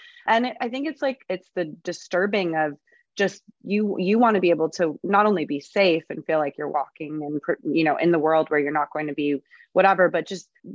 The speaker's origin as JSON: {"language": "English", "region": "California", "country": "United States", "tie": "born or raised there", "said": "and I grew up in Southern California."}